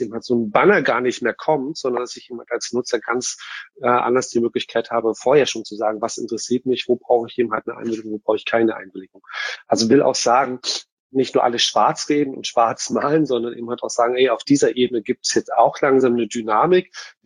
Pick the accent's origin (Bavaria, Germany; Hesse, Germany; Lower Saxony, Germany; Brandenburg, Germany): Brandenburg, Germany; auch wenn ich mich ein bisschen ausgegrenzt fühle als Brandenburger mit den ganzen Skithemen